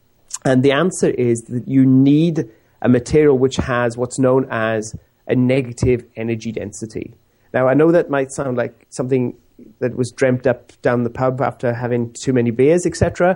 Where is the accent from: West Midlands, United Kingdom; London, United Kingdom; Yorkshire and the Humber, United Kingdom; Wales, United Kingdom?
Wales, United Kingdom; working in my home country of Wales